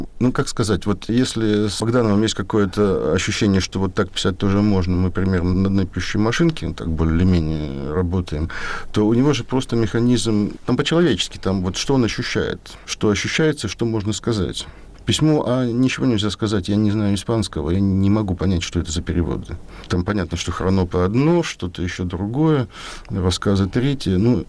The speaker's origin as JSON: {"language": "Russian", "region": "Riga", "country": "Latvia", "lives_now": "Saint Petersburg, Russia", "said": "Я еще из Риги, да? Там все обнулилось, все структуры какие-то, в которых живешь. При этом я живу в Питере"}